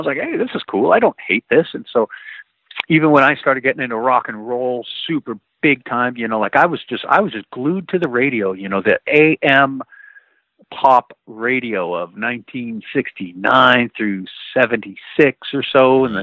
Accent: El Paso, Texas, United States; also born or lived in Dallas; I was two. I was born in Dallas, and then my family moved to El Paso.

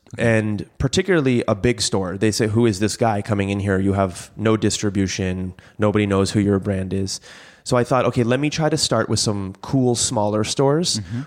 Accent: Los Angeles, California, United States; I said, oh, I'm from Los Angeles.

